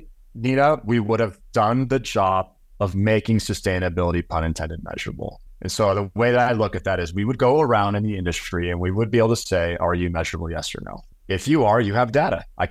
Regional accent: California, United States; I grew up in California.

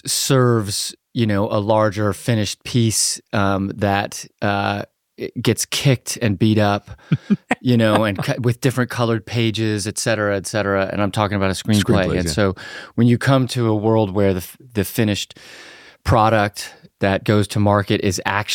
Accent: California, United States; now in Menlo Park, United States; So I grew up in Northern California. I have this joke where I used to be from the town that … is from, and now I'm from the town that Facebook is from.

